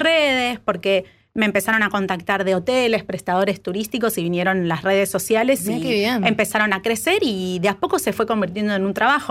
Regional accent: Morón, Buenos Aires Province, Argentina; Yo soy de Morón, pero...

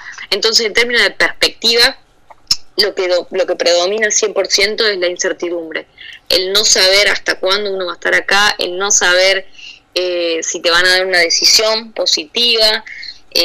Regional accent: Argentina; yo soy de Argentina

